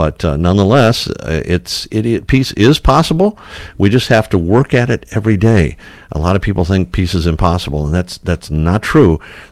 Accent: Detroit, Michigan, United States; I mean, I've been living in Dearborn. I grew up in the Detroit area.

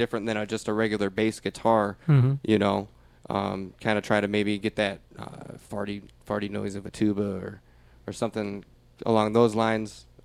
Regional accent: Michigan, United States; I mean, we're all from Southeast Michigan. We've kind of moved around a little bit.

